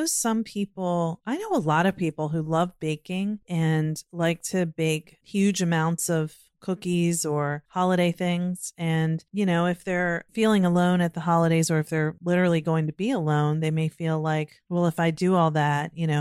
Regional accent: Virginia, United States; born or raised there; now in Maryland, United States

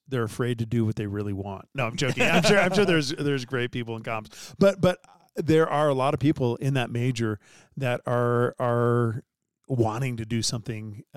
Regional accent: San Diego, California, United States; We grew up in San Diego together, and she, after my mission, was at BYU. So I was like, I guess I'm moving to Utah.

